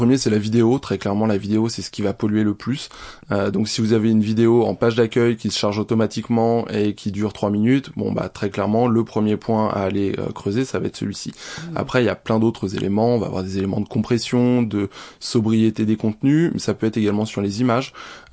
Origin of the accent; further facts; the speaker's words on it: Le Havre, Normandy, France; also born or lived in Marseille; j'ai 41 ans, je suis originaire du Havre. Après des études d'école de commerce dans la région de Marseille, je suis revenu au Havre.